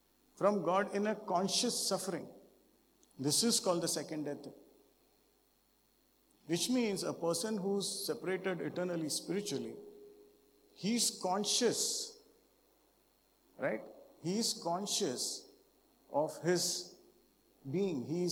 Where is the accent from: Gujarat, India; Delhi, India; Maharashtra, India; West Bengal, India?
Maharashtra, India; Mumbai; By the way, I come from Bombay and the name of the place where I come from is called as Thana.